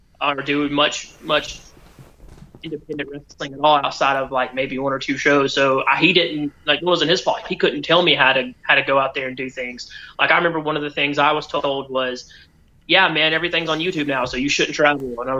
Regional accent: Alabama, United States; where are you from? I'm from Alabama. That's 11 hours away.

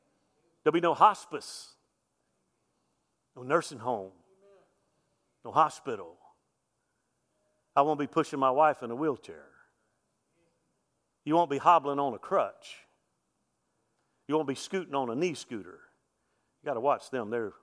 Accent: Mobile, Alabama, United States; 1969, Hurricane Camille devastated the Gulf Coast there where I grew up in Alabama.

